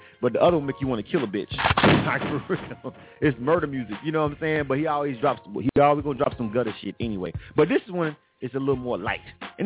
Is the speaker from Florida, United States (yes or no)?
yes; Panama City, Florida, United States; now in Atlanta, United States; Shout out to everybody in Panama City, Florida, where I'm from, my hometown, man, that always support me, man.